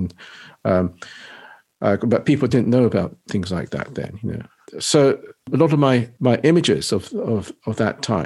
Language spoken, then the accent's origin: English; Nagasaki, Japan; or the fact that I came from Nagasaki doesn't kind of loom over me